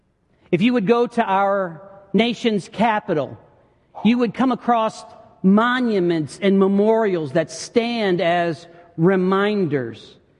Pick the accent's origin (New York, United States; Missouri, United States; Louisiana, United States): Missouri, United States; St. Louis; moved away; Now, growing up in the St. Louis area and then moving to the South